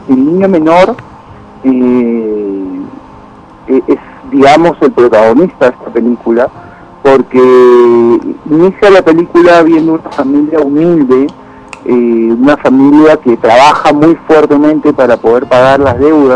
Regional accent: Peru; eso es algo que debemos tratar de tener en cuenta como peruanos

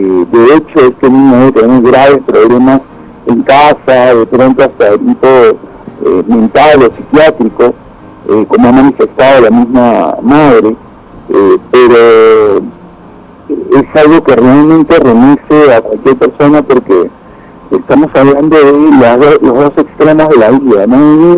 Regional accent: Peru; eso es algo que debemos tratar de tener en cuenta como peruanos

